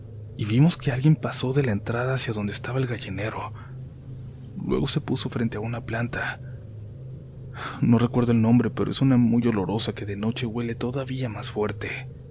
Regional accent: Long Beach, California, United States; born there; A mí me tocó nacer aquí en Long Beach, California. Mis hermanos mayores nacieron en México y yo no tuve quizás tanto contacto con mis raíces mexicanas.

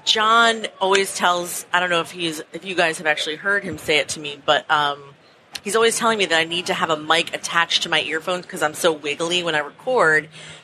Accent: Long Island, New York, United States; First, I grew up in Long Island

